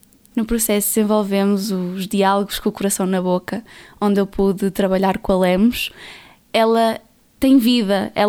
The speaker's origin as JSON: {"language": "Portuguese", "town": "Covilhã", "region": "Centro", "country": "Portugal", "said": "tenho 20 anos, sou da Covilhã"}